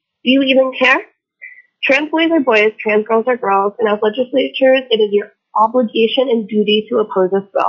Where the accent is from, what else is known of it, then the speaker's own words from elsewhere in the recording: Anchorage, Alaska, United States; I am from Anchorage, calling on behalf of myself in opposition to House Bill 183.